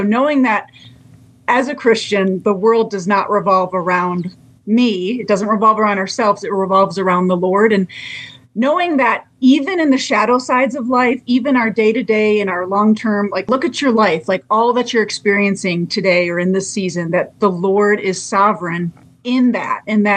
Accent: Detroit, Michigan, United States; I was raised in Michigan, Detroit area. That is a vibe. I love Michigan summers, but currently living here in Northern Nevada

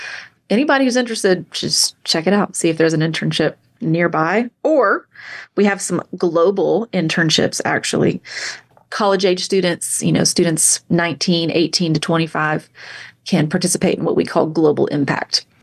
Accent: Tennessee, United States; I grew up in Tennessee, and we had a group on my middle school campus.

